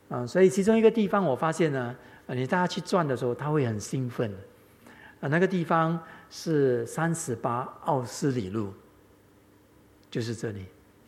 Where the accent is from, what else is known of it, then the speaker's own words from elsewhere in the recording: Singapore; 我是本地人